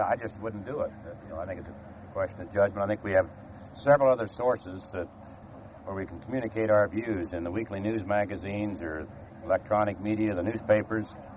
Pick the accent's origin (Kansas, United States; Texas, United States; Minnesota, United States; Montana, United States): Kansas, United States; Russell; born there; I was born in Russell and all this, and Russell, Kansas, and I was in Congress